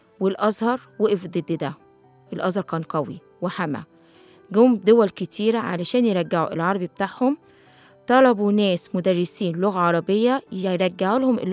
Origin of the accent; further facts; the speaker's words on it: Egypt; احنا مش قاعدين مع اجانب، احنا مع مصريين.